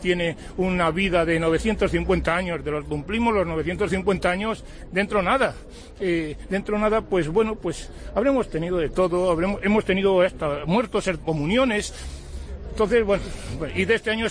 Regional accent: Zamora, Castile and León, Spain; ni necesitamos a nadie, yo me incluyo como zamorano, para que esto funcione

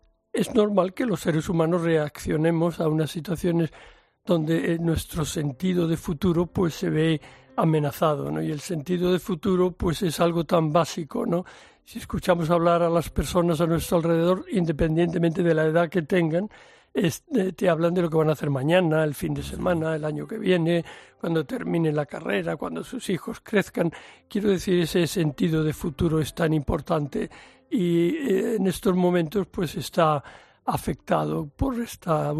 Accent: Seville, Andalusia, Spain; Yo nací en Sevilla en el año 43 y estudié allí.

